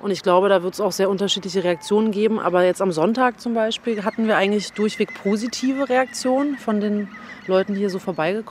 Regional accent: Magdeburg, Saxony-Anhalt, Germany; ich komme selber aus Magdeburg, ist eine größere Stadt auf jeden Fall, aber es hatte auch Teile, wo Straßenzüge einfach leer standen.

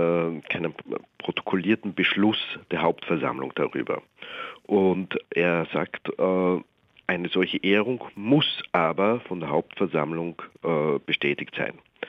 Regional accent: Austria; ich bin in der Zweiten Republik geboren und aufgewachsen

